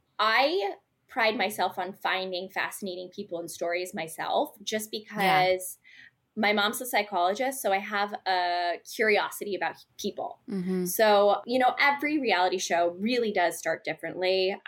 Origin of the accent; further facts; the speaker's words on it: East Coast, United States; now in New York, United States; Because I'm from the East Coast, I opted to go to New York. So I come to New York.